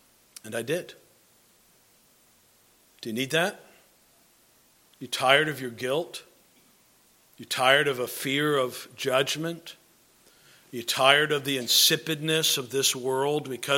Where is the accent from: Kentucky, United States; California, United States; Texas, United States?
Kentucky, United States; because I said, hey, you know, I'm from Kentucky.